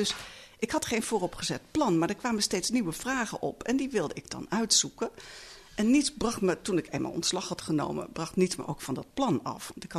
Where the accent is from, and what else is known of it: Netherlands